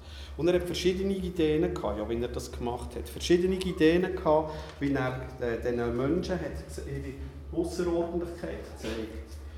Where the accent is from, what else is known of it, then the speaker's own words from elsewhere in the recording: Switzerland; Wir verlieren als Schweizer unsere Identität